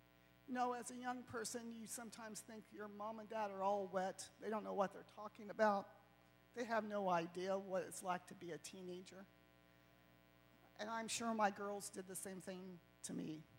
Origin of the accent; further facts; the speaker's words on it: Rockville, United States; now in Arizona, United States; I currently live out in Arizona. So I grew up in Rockville basically all my life.